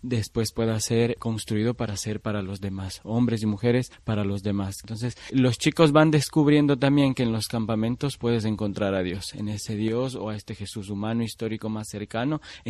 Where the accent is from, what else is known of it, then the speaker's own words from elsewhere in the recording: Ecuador; venimos desde Ecuador con una delegación junto a 7 países más